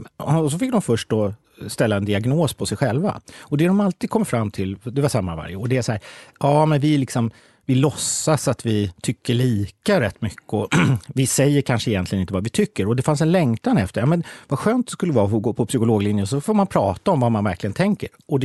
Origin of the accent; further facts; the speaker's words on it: Stockholm, Stockholm County, Sweden; jag är 50, kommer från Stockholm